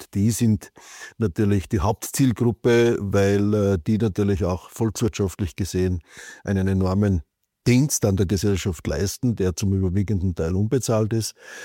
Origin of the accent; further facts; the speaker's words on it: St. Koloman, Salzburg, Austria; war 16 Jahre lang Bürgermeister in meiner Heimatgemeinde St. Koloman, das ist in der Nähe von Hallein. Wir schauen sozusagen auf das Salzachtal hinunter.